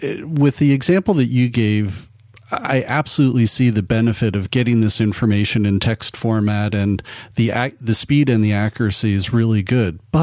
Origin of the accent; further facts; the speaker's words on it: United States; And maybe it's me just being an American and U.S.-centric.